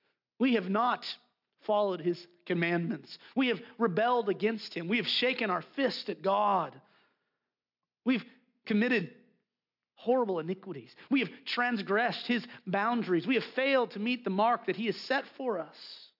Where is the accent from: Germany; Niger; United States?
United States; California; again, I grew up in Southern California, big population, lots of people there.